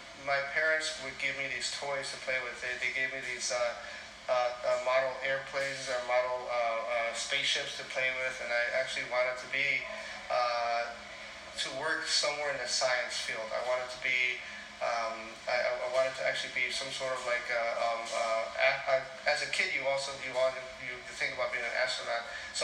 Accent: Chicago, Illinois, United States; born there; I was born in Chicago, Illinois. April 20, 1965.

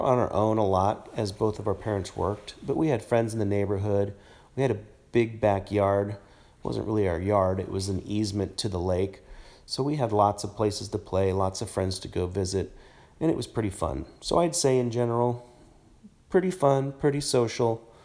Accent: Lake Oswego, Oregon, United States; I grew up in Lake Oswego, born in 1969.

